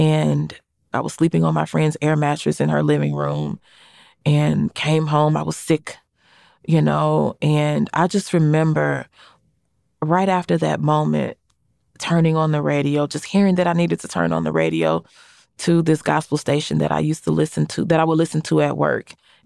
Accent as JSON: {"language": "English", "town": "St. Louis", "region": "Missouri", "country": "United States", "said": "I'm from St. Louis."}